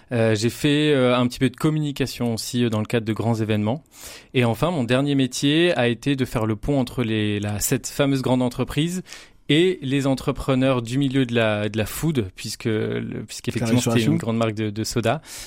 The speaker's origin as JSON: {"language": "French", "town": "Lille", "region": "Hauts-de-France", "country": "France", "said": "j'ai 35 ans, je suis originaire de Lille, j'ai deux enfants et je suis entrepreneur."}